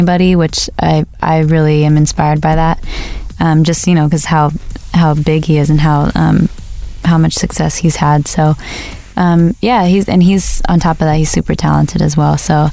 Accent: United States; I probably... being cliche American when I say that I really like Nando's.

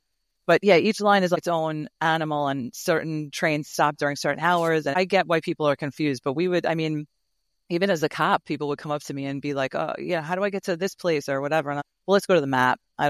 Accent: Malverne, New York, United States; No, I grew up right outside of Queens in Malvern on Long Island.

